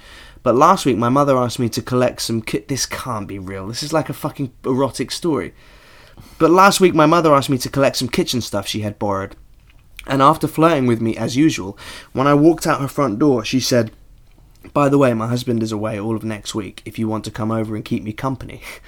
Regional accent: East of England, United Kingdom; Well, because I grew up in Norfolk. My neighbours were just old and racist.

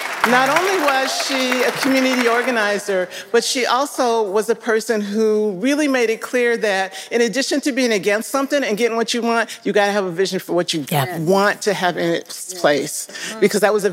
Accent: Minneapolis, Minnesota, United States; So first of all … I'm from South Minneapolis

